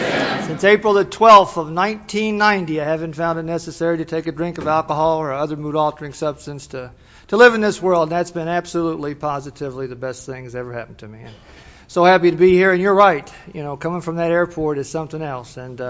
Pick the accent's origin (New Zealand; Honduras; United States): United States; Louisville, Kentucky; I'm from Louisville, Kentucky.